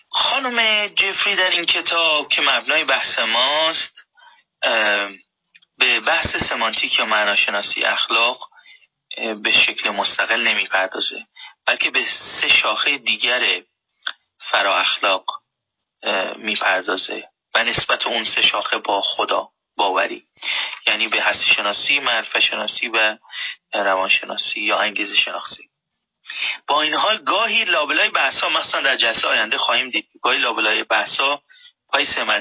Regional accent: Mashhad, Razavi Khorasan, Iran; من مشهدی هم و ما مشهدی ها مثلا در حوزه علمیه مشهد در فضای تفکیک بزرگ شدیم.

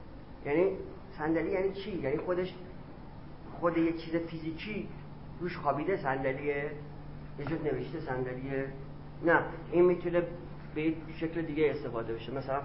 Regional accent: Iran; مثلا من که ایرانی هستم

